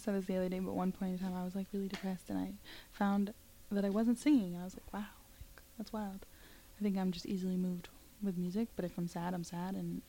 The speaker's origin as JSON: {"language": "English", "town": "Pittsfield", "region": "Massachusetts", "country": "United States", "tie": "born or raised there", "lives_now": "Providence, United States", "said": "Yeah, so I just relocated here to Providence. But I do, I'm from Pittsfield, Massachusetts. Massachusetts, the Berkshires."}